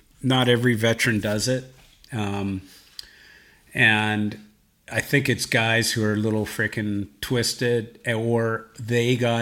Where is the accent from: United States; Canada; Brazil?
Canada; Victoria, British Columbia; I'm from Victoria